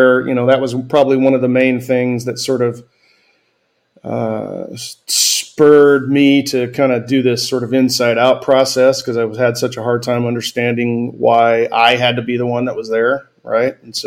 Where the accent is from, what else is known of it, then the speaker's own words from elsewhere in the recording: Salem, Oregon, United States; born there; Well, so I was born in Oregon, Salem, Oregon.